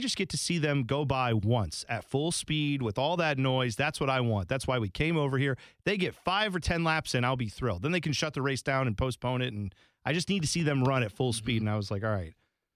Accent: United States; I'm an American. I didn't, you know, grow up with it, but I try to keep up with Sunderland.

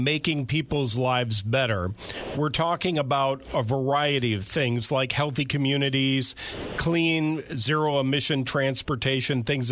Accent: Cleveland, Ohio, United States; But I grew up in Cleveland and am no stranger to the Great Lakes area.

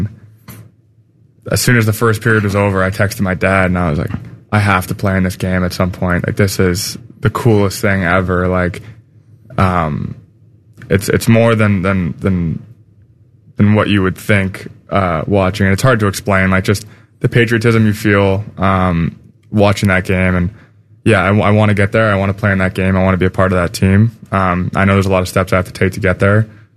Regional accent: Canada; Obviously, as a Canadian, it sucks to see.

